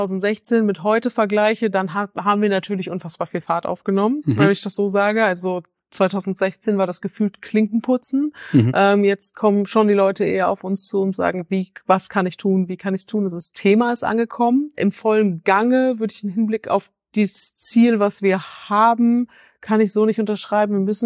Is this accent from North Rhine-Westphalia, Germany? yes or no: yes; Bielefeld, North Rhine-Westphalia, Germany; also born or lived in Forst; Geboren in Forst, in der Lausitz und aufgewachsen hier in Bielefeld.